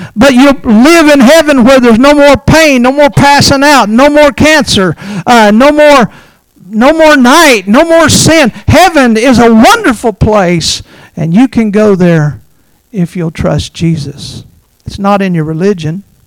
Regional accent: Kentucky, United States; Yeah, I'm from Kentucky.

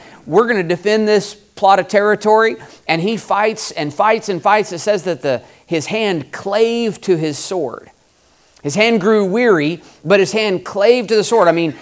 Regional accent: Ardmore, Oklahoma, United States; In my hometown, I grew up in Ardmore, Oklahoma.

